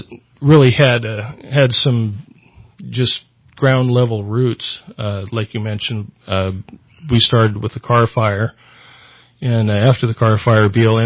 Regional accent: Redding, California, United States; Well, I was born and raised in the Reading area.

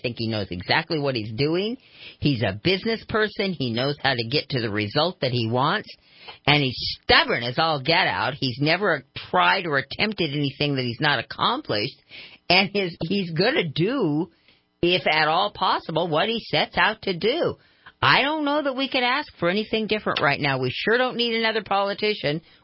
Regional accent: Twin Falls, Idaho, United States; I came from Twin Falls, Idaho, came into this whole thing, wasn't privy to that power structure

